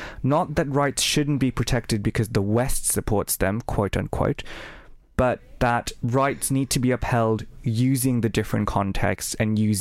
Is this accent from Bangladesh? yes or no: yes; Bangladesh; I mentioned earlier on, I'm from Bangladesh.